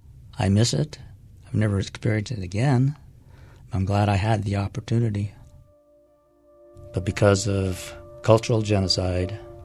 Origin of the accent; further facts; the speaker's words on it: Salt Lake City, Utah, United States; I was born and raised in Salt Lake City. In 1952 was when I was born. And at that time, we lived in the heart of J-Town. A lot of people call it Japantown.